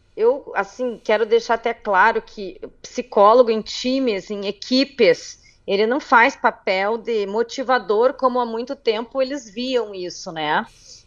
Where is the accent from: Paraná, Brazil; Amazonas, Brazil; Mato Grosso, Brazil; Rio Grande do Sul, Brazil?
Paraná, Brazil; Curitiba; Sim, sou de Curitiba